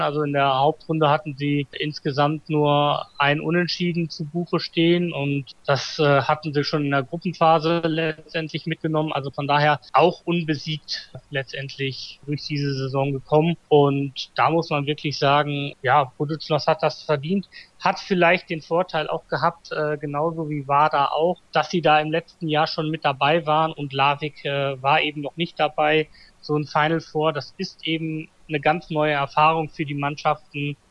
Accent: North Rhine-Westphalia, Germany; born there; ich komme ja gebürtig aus dem Ruhrgebiet

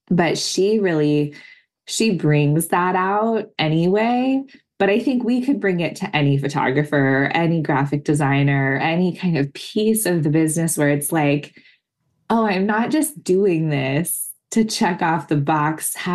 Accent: California, United States; You know, I'm from California. Like I'm from the kind of land of the hippies.

